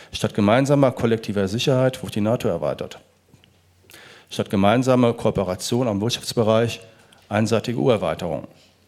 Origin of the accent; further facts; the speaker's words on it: North Rhine-Westphalia, Germany; Ich selber bin Westlinker, ich komme aus dem Bundesland, wie Herr Clement, aus dem schönen Nordrhein-Westfalen.